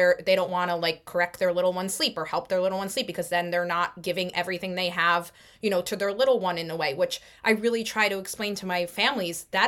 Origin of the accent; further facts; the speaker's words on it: Connecticut, United States; I live in New Jersey, but I'm from Connecticut. So I knew I had a good base and foundation of I knew a lot of people in Connecticut.